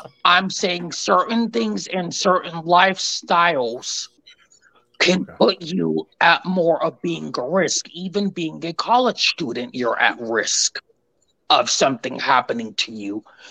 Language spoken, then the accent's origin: English; Colorado, United States; I am from Colorado. I'll say that.